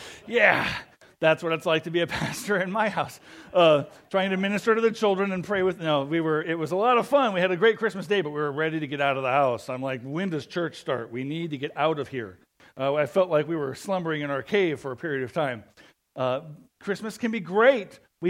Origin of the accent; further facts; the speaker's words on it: Denver, Colorado, United States; also born or lived in Castle Rock; But loved growing up in Denver.